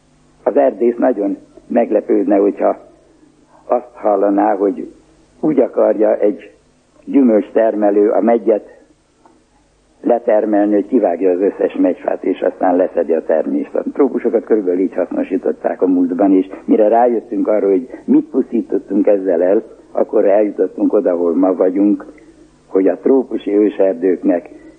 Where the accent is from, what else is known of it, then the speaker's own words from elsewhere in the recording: Jász-Nagykun-Szolnok, Hungary; Én a nagykunságban nőttem fel, és lehet, hogy a kiskunságban fogok meghalni ebben a tanyában